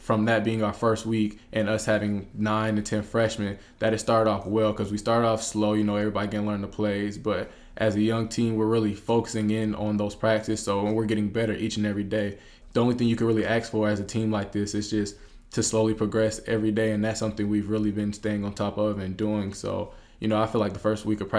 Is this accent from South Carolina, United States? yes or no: yes; Columbia, South Carolina, United States; I'm from Columbia, South Carolina, and I'm transferred here from College of Charleston